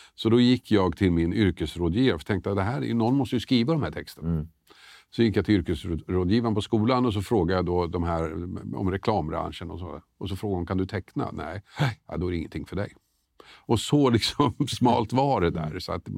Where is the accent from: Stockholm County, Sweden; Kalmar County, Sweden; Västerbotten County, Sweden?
Stockholm County, Sweden; Tumba; jag växte upp i Tumba. Bodde i Storvreten bland annat, som numera är ett utsatt område. Gick i Storvretsskolan